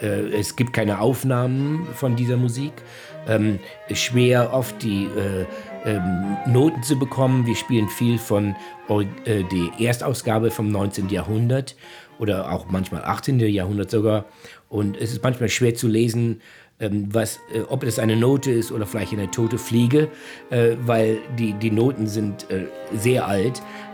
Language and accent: German; Germany; German is a second language; now in United States; Und ich bin ein Immigrant. Ich war geboren in Deutschland, aufgewachsen, aber dann gezogen nach Amerika. Ich bin ein Immigrant.